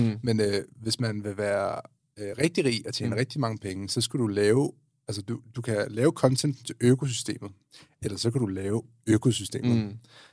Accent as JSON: {"language": "Danish", "town": "Amager", "region": "Capital Region of Denmark", "country": "Denmark", "said": "jeg er fra Amager, så ja, den går også med mig."}